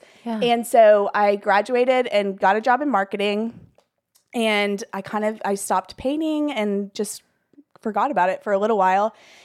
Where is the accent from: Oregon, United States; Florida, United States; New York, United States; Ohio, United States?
Florida, United States; Pensacola; Yes, I live here in Pensacola. I'm from Pensacola, lived here my whole life. I left for college and then came right back.